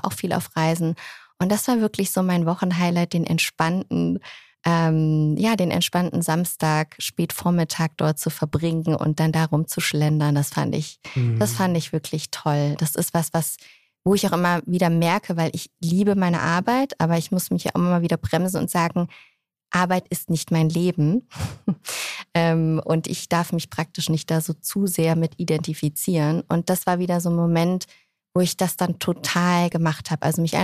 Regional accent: Rhineland-Palatinate, Germany; also meine Heimat ist ja der Westerwald

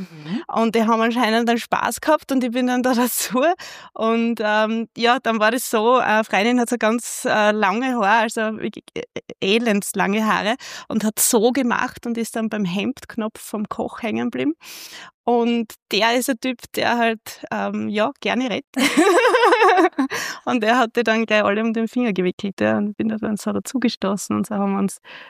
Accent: Stubenberg, Styria, Austria; obwohl es nur eine halbe Stunde entfernt ist von Stubenberg, also von meinem Heimatort

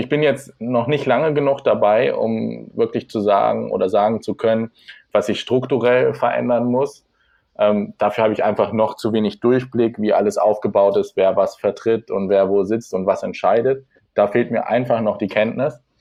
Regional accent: Lower Saxony, Germany; now in Hildesheim, Germany; Ja, also ich komme aus einem kleinen Dorf in der Nähe von Hildesheim, also so 15 Kilometer südlich. Ich bin jetzt für die Ausbildung hergezogen

